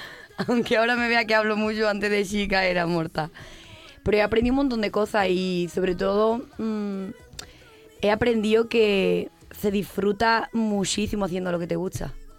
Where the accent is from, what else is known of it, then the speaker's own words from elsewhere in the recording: Sanlúcar de Barrameda, Andalusia, Spain; De Sanlúcar de Barrameda, Cádiz.